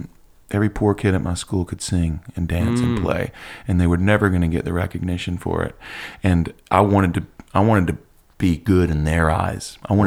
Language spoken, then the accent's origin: English; North Carolina, United States; I'm from North